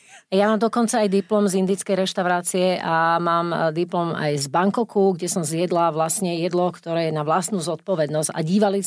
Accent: Žilina, Žilina Region, Slovakia; ja som vyrastala sama v Žiline, v tom našom dome

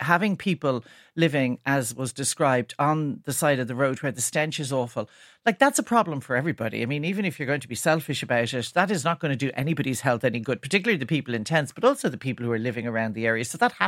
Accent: Dun Laoghaire, County Dublin, Ireland; I was in Dunleary, my hometown, last night, and I parked my car outside what used to be the Dunleary Senior College building, which was a school when I was growing up.

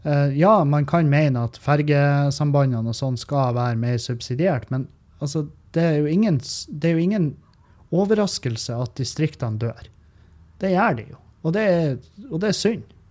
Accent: Meløy, Nordland, Norway; Nå snakker jeg om for eksempel Meløy, der jeg kommer ifra.

